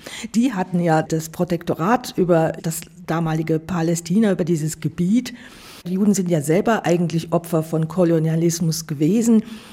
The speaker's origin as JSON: {"language": "German", "country": "Switzerland", "said": "Bei uns in der Schweiz hat sich gerade unlängst eine Gruppe gebildet"}